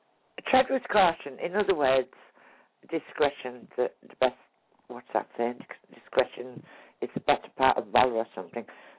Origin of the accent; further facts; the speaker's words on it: Hartlepool, North East England, United Kingdom; born there; I was born where they hung the monkey. Well, that's what everybody says anyway.